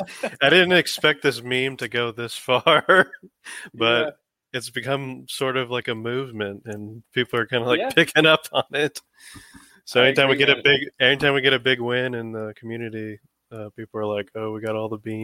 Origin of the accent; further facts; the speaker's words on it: Dallas, Texas, United States; I grew up in the Dallas area. I went to school at Oklahoma.